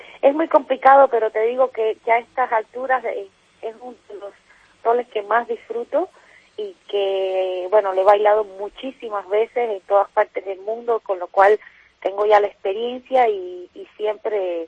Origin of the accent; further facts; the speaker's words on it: Cuba; Yo soy cubana